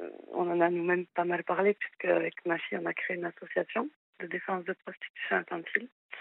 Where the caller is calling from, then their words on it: Toulouse, Occitanie, France; Alors j'ai 33 ans et je suis de Toulouse.